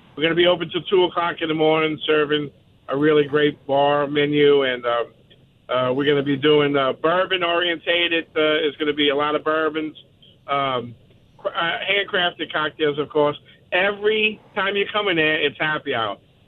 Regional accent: Metairie, Louisiana, United States; I'm looking forward to the challenge, and I'm home, man. This is where I grew up in Metairie.

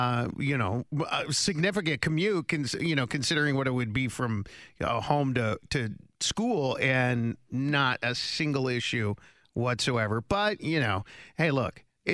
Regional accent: Midwest, United States; let me just preface it by saying that I grew up in the Midwest.

